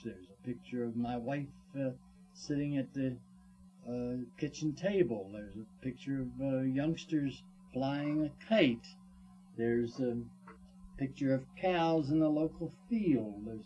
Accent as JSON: {"language": "English", "town": "Emmitsburg", "region": "Maryland", "country": "United States", "tie": "born there", "said": "I was born in Emmitsburg, as I've said, which is about 8 miles away from the Gettysburg battlefield"}